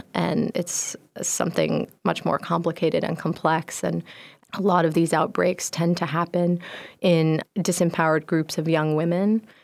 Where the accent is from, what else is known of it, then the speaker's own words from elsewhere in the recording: Saudi Arabia; moved away; also born or lived in Texas, United States; maybe that's a result of growing up in Saudi Arabia and then moving to Texas